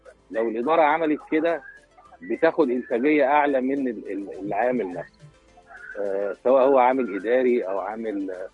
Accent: Egypt; البطالة عندنا في مصر تقريبا حوالي 7.5% من قوة العمل

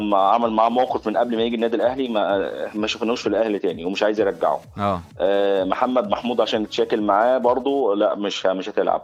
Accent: Cairo, Cairo Governorate, Egypt; من القاهره.

